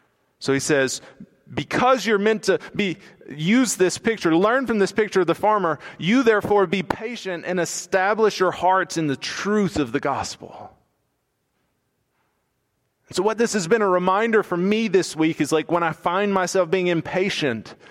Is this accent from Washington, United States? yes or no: no; Alabama, United States; I know I'm from Alabama, but I know very little about farming.